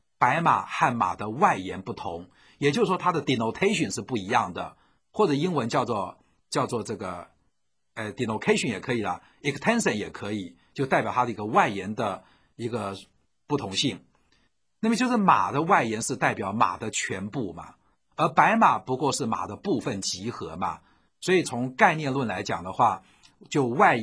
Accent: China; 那只是我们中国人在讲概念的时候

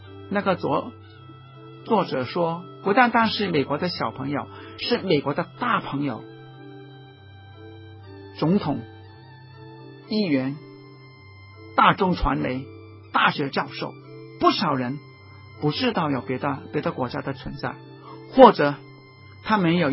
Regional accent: Hong Kong; 我是香港人，我以做香港人自豪，我懂得说中文，说普通话

